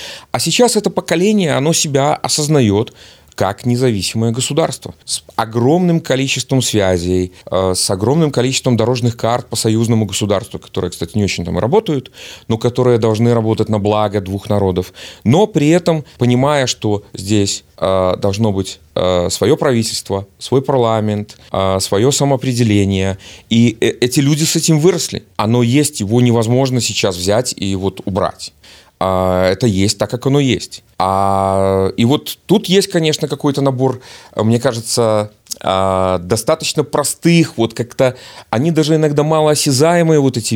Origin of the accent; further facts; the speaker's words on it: Belarus; у меня есть белорусский паспорт, я белорус.